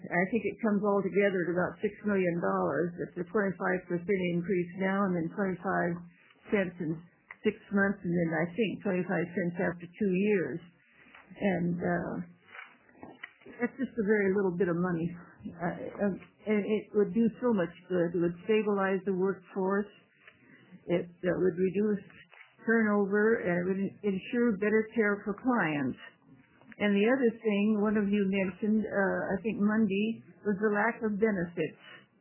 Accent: Milwaukie, Oregon, United States; I'm from Milwaukee. I'm Clackamas County.

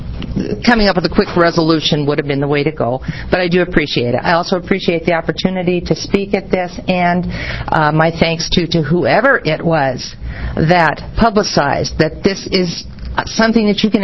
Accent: Salem, United States; That's what you were going to say, I'm sure.

